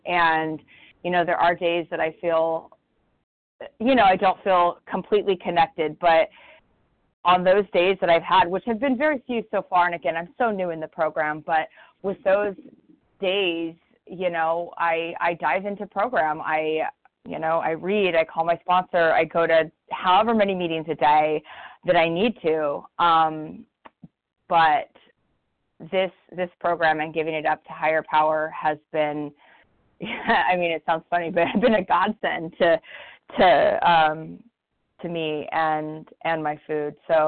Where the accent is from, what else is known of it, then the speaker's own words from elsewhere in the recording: San Diego, California, United States; I'm from San Diego, California.